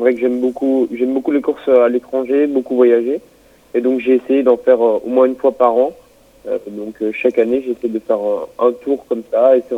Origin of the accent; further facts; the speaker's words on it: Pays de la Loire, France; C'est vraiment les fers de lance chez nous en Vendée, ouais.